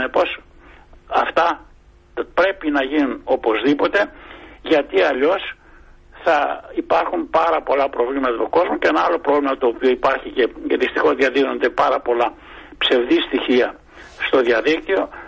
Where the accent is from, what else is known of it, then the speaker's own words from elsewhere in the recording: Drama, Eastern Macedonia and Thrace, Greece; now in Thessaloniki, Greece; γιατί κατάγομαι από τη Δράμα, έτσι, παρόλο που είμαι στη Θεσσαλονίκη αυτή τη στιγμή